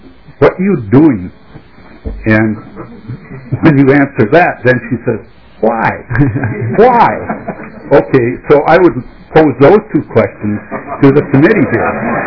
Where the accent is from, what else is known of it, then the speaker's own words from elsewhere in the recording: Minnesota, United States; I'm from Sherburne County. I have a farm up there.